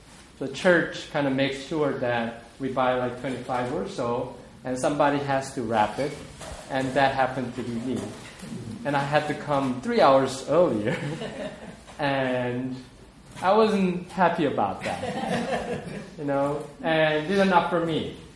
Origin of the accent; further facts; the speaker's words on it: South Korea; English is a second language; So, in my case, I grew up in South Korea, and sadly, I never received any Christmas gift until I was probably 14.